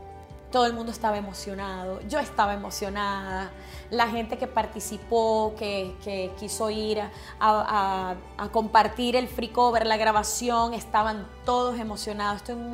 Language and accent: Spanish; Venezuela; moved away; Desde que salí de Venezuela, hace 8 años atrás.